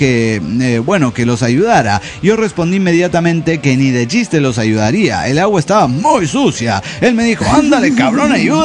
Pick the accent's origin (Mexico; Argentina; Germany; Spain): Mexico; Cuautitlán Izcalli, State of Mexico; moved away; vuelvo a Cautitlán Izcalli, de donde partí. Mi pueblo natal.